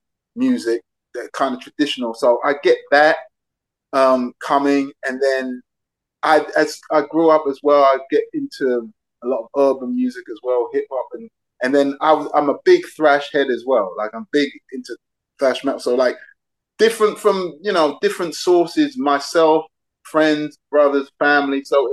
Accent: Barking, London, United Kingdom; born there; I was born just outside London, a place called Essex, which is it's weird because where I was born, I was born in Barking Hospital, but then right down the road is Romford, which is a London borough

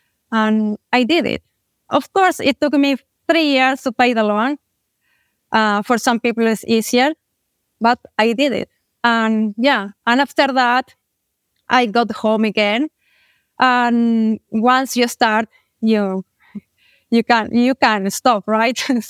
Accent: Buenos Aires, Argentina; English is a second language; moved away as an adult; now in Costa Rica; I am from Argentina, yes, from Buenos Aires, a big city, Laudi city. And 3 years ago, I moved to Costa Rica.

